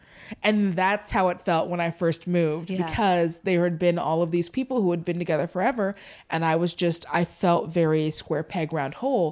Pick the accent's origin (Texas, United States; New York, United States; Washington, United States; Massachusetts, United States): Washington, United States; Tacoma; born there; Like, that's where I was born in Tacoma. My family is out in that way.